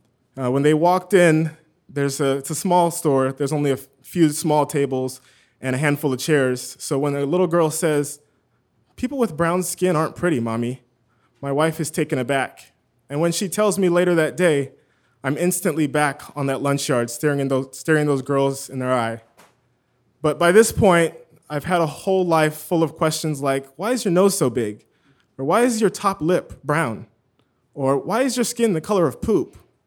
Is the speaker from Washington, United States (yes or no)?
no; California, United States; I just moved back to my hometown. It's a small town, an hour east of Los Angeles.